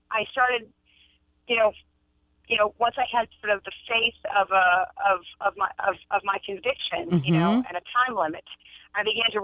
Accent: Alaska, United States; moved away; And just living in Baltimore was so different from growing up in Alaska.

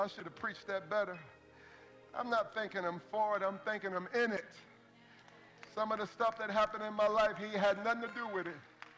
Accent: Longwood, Florida, United States; I'm from Longwood. I'm proud of it, man. I'm from Longwood.

